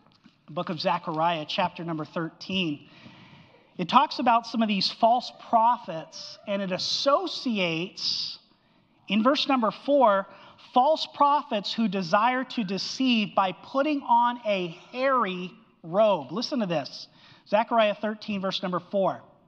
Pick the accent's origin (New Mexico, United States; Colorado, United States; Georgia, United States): New Mexico, United States; Albuquerque; I grew up in Albuquerque, New Mexico, out in the desert, and at nighttime, it gets cold, right?